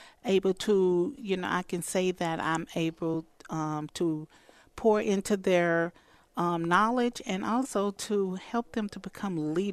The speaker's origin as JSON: {"language": "English", "town": "Amite", "region": "Louisiana", "country": "United States", "tie": "born or raised there", "said": "I've been here. I grew up here in Amite. I went to Amite High School."}